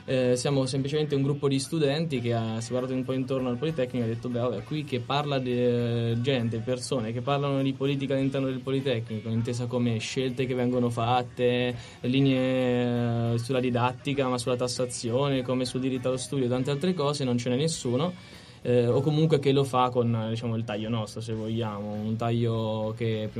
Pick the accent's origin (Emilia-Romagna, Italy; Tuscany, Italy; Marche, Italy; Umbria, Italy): Umbria, Italy; Perugia; vengo da Perugia in Umbria, per chi non lo sapesse, non lo sa nessuno, dove fanno i cioccolatini, i Baci Perugina.